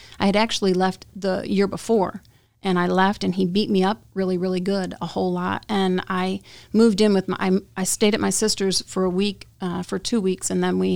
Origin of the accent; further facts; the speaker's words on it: New York, United States; also born or lived in North Carolina; I was raised in New York, and I moved to North Carolina. I lived down there for 11 years